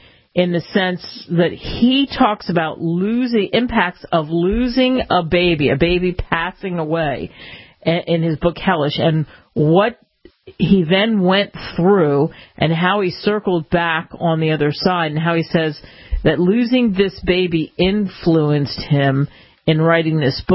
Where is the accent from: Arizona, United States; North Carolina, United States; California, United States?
Arizona, United States; it's one of those states, my home state, that was such a Republican stronghold